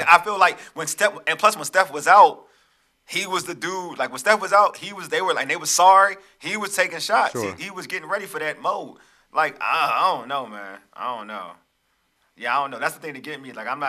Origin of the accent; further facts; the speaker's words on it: Virginia, United States; George, yes, I'm from Fairfax County.